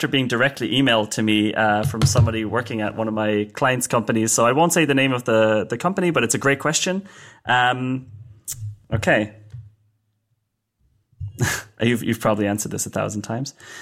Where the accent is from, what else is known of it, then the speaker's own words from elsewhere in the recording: Ireland; By the way, I'm Irish, in case you're confused about my accent.